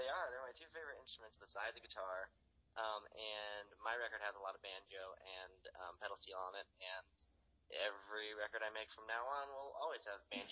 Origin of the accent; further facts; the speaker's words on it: West Palm Beach, Florida, United States; I'm from South Florida, and people would say that South Florida isn't country, but being from West Palm, Loxahatchee's right around the corner, and I'm telling you what, it is country down here